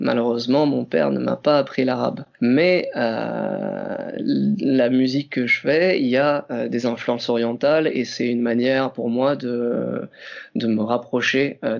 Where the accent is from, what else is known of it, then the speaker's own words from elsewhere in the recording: Paris, Île-de-France, France; born there; De syrien de par mon père et français de par ma mère. Voilà. Et je suis né en France, à Paris.